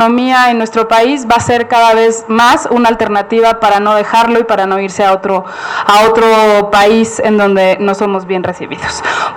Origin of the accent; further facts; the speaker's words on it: Mexico; es el momento de mostrar lo que somos como mexicanos